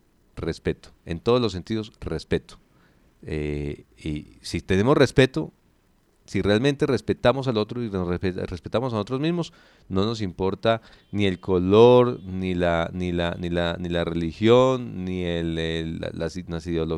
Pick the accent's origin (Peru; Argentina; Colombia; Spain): Colombia; son temas que obviamente debemos de pensar como colombianos